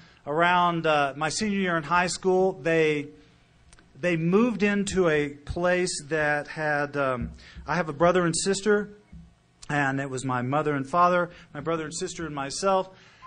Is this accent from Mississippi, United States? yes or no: no; Austin, Texas, United States; born there; It started in Texas. I was born in Austin, Texas.